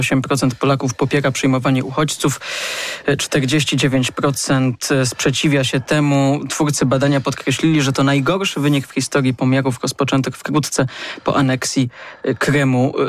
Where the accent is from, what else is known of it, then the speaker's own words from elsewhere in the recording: Poznań, Greater Poland Voivodeship, Poland; my z Poznania nie odwrócimy biegu historii